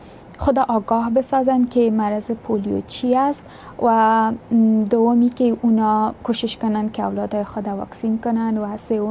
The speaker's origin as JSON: {"language": "Persian", "country": "Afghanistan", "moved": "yes", "said": "اونا فکر کردن که ما از افغانستان تا به اینجا آمدم به همت خود"}